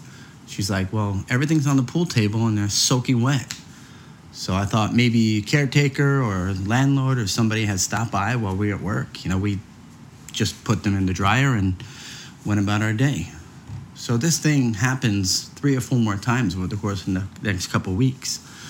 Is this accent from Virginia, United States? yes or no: no; Long Island, New York, United States; I'm from Long Island, New York.